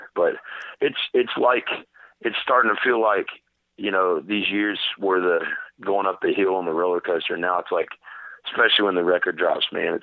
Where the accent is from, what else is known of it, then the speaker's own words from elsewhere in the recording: Kentucky, United States; We're from Kentucky, man.